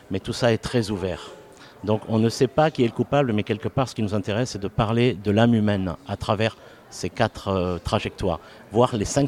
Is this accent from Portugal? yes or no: no; Marseille, Provence-Alpes-Côte d'Azur, France; je suis Marseillais. Et en tant que Marseillais, c'est un peu la Méditerranée qui rencontre.